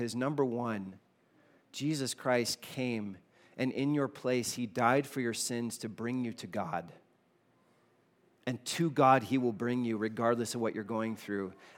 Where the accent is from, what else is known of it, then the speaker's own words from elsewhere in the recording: South Carolina, United States; So I grew up in South Carolina. They have this thing in South Carolina called NASCAR, okay?